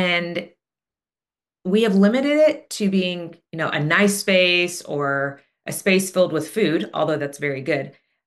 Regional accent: Houston, Texas, United States; born there; I was born in Houston in the United States. My family immigrated from Tehran and we are Armenian. So I grew up in a household that had three different languages

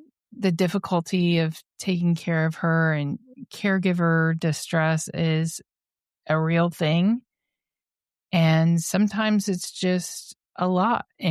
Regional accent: Indianapolis, Indiana, United States; The only thing is I am from Indianapolis.

